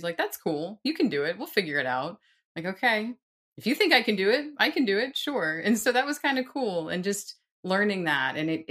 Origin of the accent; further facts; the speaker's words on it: New York, United States; also born or lived in Washington, D.C.; now in Austin, United States; I'm from New York, but then I was in DC. That's where I met Steve, my husband.